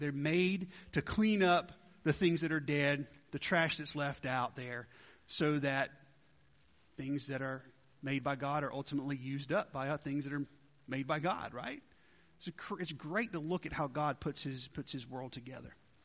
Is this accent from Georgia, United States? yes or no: yes; Georgia, United States; I grew up in Georgia, and they're everywhere.